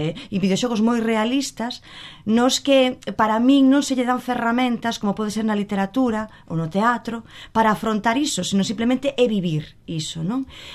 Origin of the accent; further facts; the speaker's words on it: Maniños, Galicia, Spain; Non, eu son de Maniños.